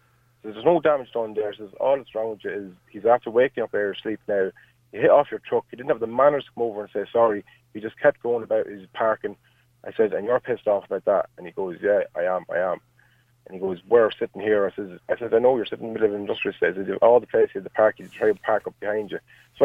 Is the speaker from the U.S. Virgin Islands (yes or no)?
no; Navan, Leinster, Ireland; also born or lived in Dublin; I'm from outside Navan.